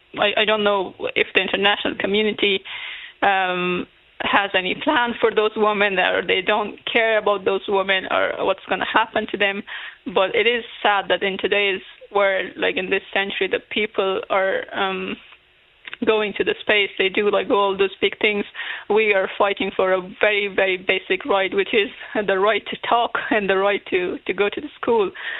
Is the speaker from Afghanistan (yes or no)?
yes; Afghanistan; English is a second language; And then when I was telling them I'm from Afghanistan, they wanted to talk to me more about what's going to happen to the woman in there